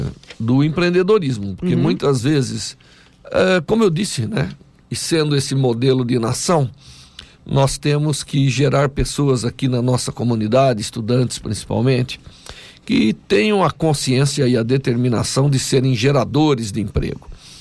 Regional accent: São Carlos, São Paulo, Brazil; eu sou de São Carlos

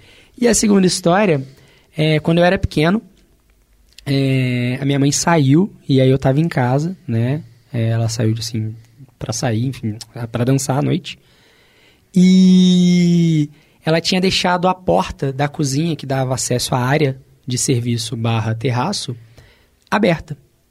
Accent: Volta Redonda, Rio de Janeiro, Brazil; que eu sou de Volta Redonda, interior do estado do Rio

